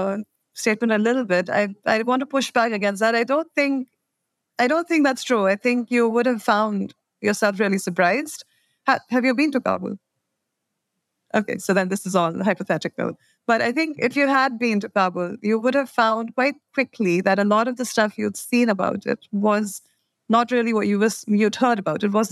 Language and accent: English; India; I'm from India